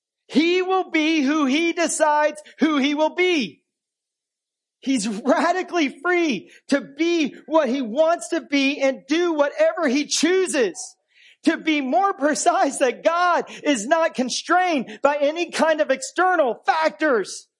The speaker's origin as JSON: {"language": "English", "country": "United States", "said": "You see, I'm an American. And as an American, I have a strong sense of individualism."}